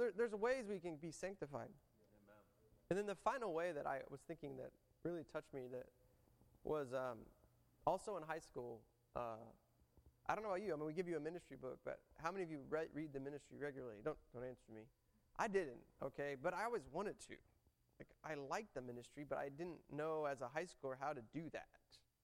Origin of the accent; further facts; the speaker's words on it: Irving, Texas, United States; I grew up in Irving, and I went to MacArthur High School.